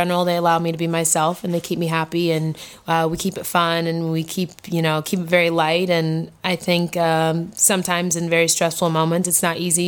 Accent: Florida, United States; Yeah, I grew up in Florida, so we played on hard true, green clay.

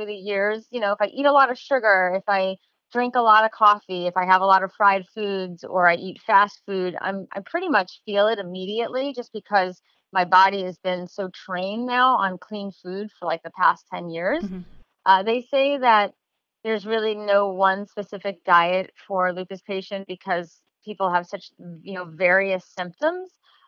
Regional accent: Fort Lauderdale, Florida, United States; also born or lived in Long Island; You know, I grew up in Fort Lauderdale. We moved from Long Island to Fort Lauderdale.

